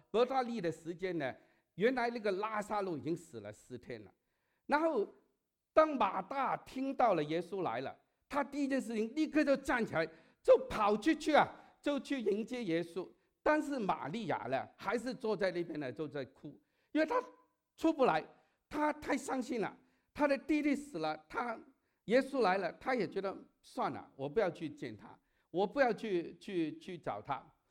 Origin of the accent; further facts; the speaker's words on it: United States; 好像我们美国人说有个叫 broken record